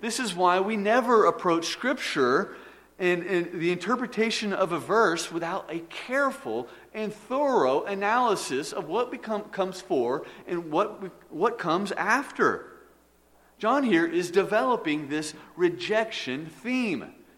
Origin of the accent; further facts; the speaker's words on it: Atlanta, Georgia, United States; also born or lived in Texas; I like to tell people that I'm from Atlanta. I spent 26 years in Atlanta and most of my life there, even though I was actually born in Texas. And I spent the early years of my life there in Texas.